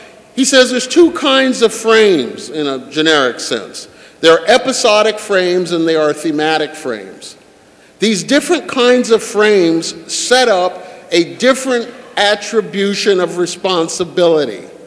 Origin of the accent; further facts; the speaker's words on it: Minnesota, United States; also born or lived in Iowa; I grew up in Minnesota and Iowa, and cows didn't do that.